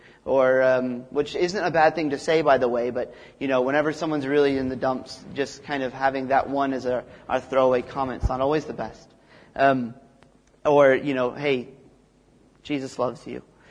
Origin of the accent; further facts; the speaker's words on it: Texas, United States; So I grew up in Texas, which is the greatest state in the United States of America.